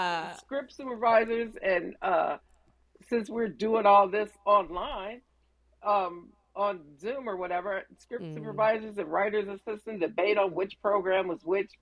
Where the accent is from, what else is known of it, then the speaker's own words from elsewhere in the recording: Compton, California, United States; You know, I'm a girl from Compton. Both my parents were in the military.